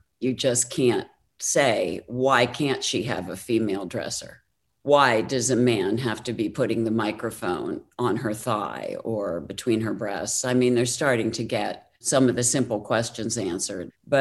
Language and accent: English; Pennsylvania, United States; You know, I'm an Irish girl from Pennsylvania, not a girl of Hollywood royalty.